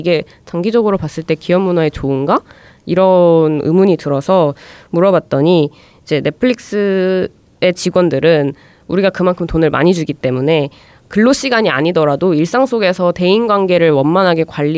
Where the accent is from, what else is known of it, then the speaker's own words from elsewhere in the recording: South Korea; 우리 유교걸 유교보이들이 모여있는 위계질서 강한 한국 사회에도 과연 그것을 적용할 수 있느냐 이런 게 한국인으로서는 궁금하잖아요.